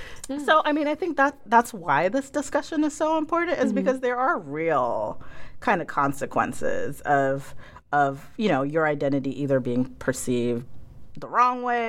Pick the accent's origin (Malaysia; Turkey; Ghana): Ghana; now in United States; yes, I grew up abroad, traveling a lot. I, you know, am an African, first generation African-American in this country. I'm from Ghana.